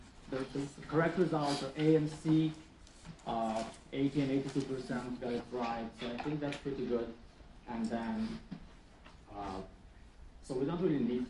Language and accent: English; Romania; I'm from Romania myself